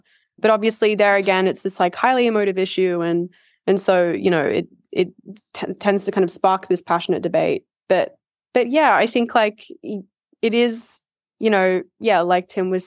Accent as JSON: {"language": "English", "country": "Australia", "tie": "born or raised there", "said": "Growing up in Australia, there's a lot of, you grow up with sort of various restrictions anyway, because there's so many sort of endemic species here."}